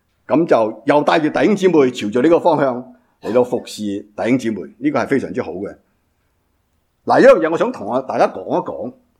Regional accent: Guangdong, China; 我哋廣東人真係啲音靚啲嘅。

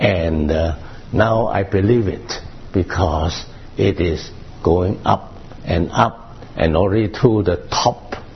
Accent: Malaysia; English is a second language; Now, I'm outsider. I'm from Malaysia, so I do not know the system in Canada.

